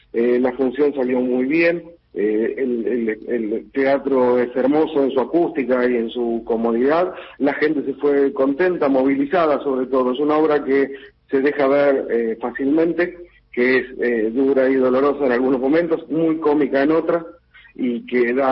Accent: Las Flores, Buenos Aires Province, Argentina; En nuestro caso, somos de Las Flores

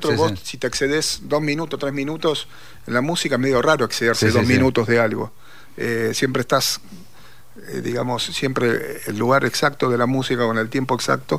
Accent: Mar del Plata, Buenos Aires Province, Argentina; pues yo soy de Mar del Plata

